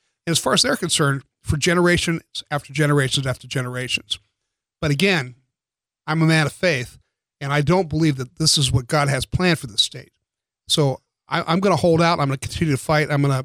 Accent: San Diego, California, United States; I was born in San Diego. I lived my entire life in San Diego. I've tried to live in other states a couple of times, but always came home because this was my home.

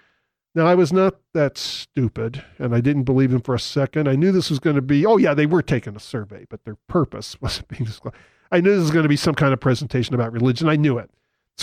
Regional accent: United States; Growing up in America as a Jew with mostly Gentile friends, I had been exposed to Christian terminology all my life

